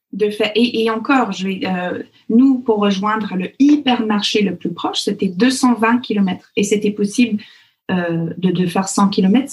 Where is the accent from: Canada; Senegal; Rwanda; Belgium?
Canada; Alberta; ma région, là où j'ai grandi, qui s'appelle l'Alberta, ce qui est un peu le Texas du Canada, mais en 15 000 fois plus froid, c'est une région qui fait 2 fois la taille de la France.